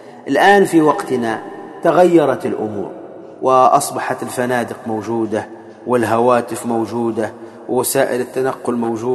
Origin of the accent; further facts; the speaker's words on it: Tunisia; وكما يقال عندنا في تونس